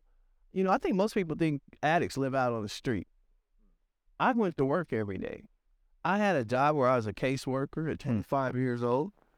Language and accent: English; Missouri, United States; And for me, growing up in Missouri, you know, coming out of high school in 1985 as one of the top 100 basketball players in the nation, I had gained this reputation.